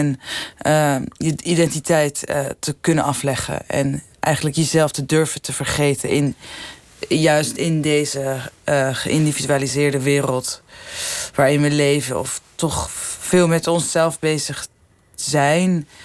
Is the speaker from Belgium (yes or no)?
no; Iran; Het is een mix van Grieks, Iraans, waar ik vandaan kom, en Turks.